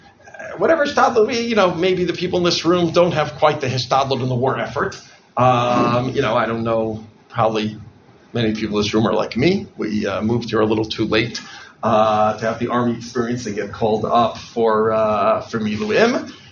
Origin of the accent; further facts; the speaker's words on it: United States; even when I grew up in America, a cloudy day means like a sad time, a depressing time.